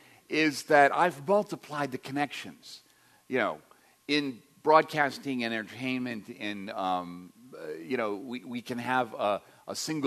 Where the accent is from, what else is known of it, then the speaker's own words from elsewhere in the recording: Midwest, United States; also born or lived in East Coast; now in Eugene, United States; I'm from Midwest and the East Coast. Grew up as IBM brat, moved around. I never stayed in one place long enough.